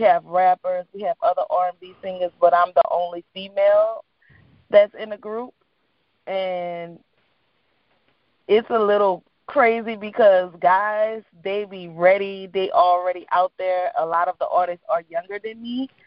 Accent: New Orleans, Louisiana, United States; I'm from New Orleans, as you probably can hear in my voice. My tone, everything, our accent.

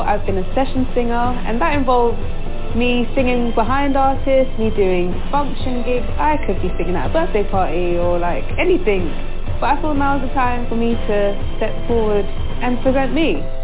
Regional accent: Croydon, London, United Kingdom; I'm from Croydon.

